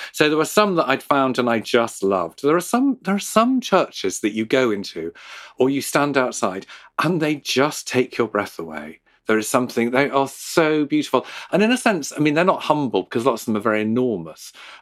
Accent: Liverpool, North West England, United Kingdom; my family background, is as Irish Catholics who then came and I was brought up in Liverpool.

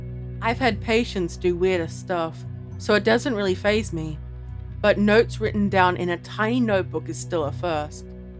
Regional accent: Santa Monica, California, United States; I grew up in Santa Monica, so about an hour from here, but I've been here quite often throughout my life.

